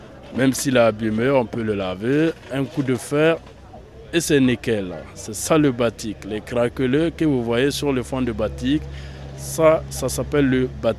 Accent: Burkina Faso; Moi, je viens de Burkina Faso.

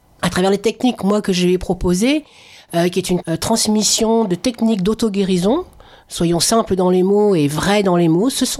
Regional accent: Grand Est, France; born there; Donc je suis née en Lorraine, ma famille est du Sud-Ouest

